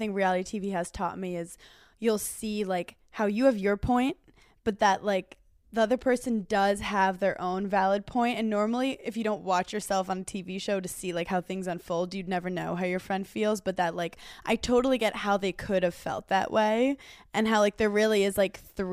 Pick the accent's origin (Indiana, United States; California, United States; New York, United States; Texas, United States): New York, United States; I'm from New York. Going to the top of a mountain to be alone with my own thoughts is not healthy for me.